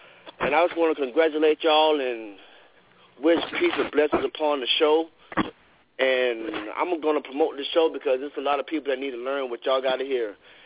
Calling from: Anderson, South Carolina, United States; I want to first say I'm calling from Anderson, South Carolina, and okay.

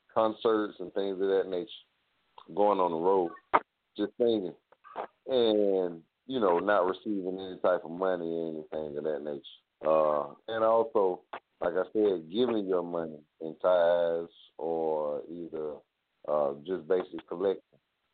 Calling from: South Carolina, United States; I'm calling from South Carolina.

